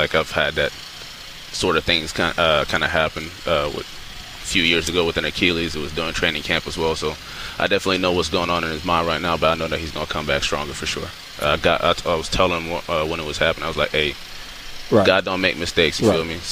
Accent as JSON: {"language": "English", "town": "Portland", "region": "Oregon", "country": "United States", "said": "I'm from Portland, Oregon."}